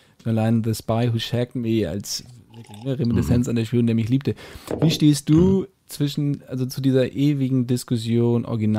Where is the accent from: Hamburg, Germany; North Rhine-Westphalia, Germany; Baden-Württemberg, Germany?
Hamburg, Germany; ich war öfter ja mal früher als Hamburger oder als Norddeutscher bei Phipps Asmussen